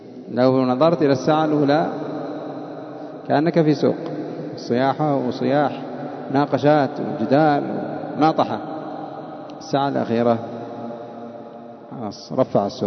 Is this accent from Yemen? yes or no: yes; Yemen; عندنا في اليمن يتفننون